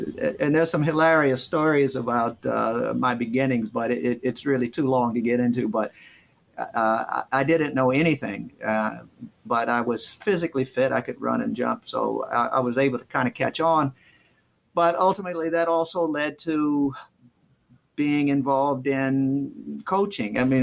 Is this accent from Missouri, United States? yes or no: yes; St. Louis, Missouri, United States; I'm from St. Louis, and there's a lot of ball players, of course, over there.